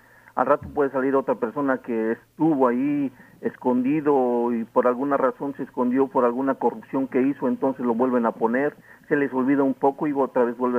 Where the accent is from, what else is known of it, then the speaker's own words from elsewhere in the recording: Mexico City, Mexico; Yo soy del Distrito Federal